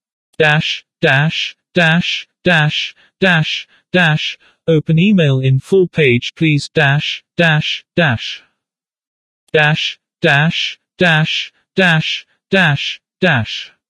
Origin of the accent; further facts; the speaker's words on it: California, United States; She being a former 911 emergency dispatch operator for the San Bernardino County here in my hometown.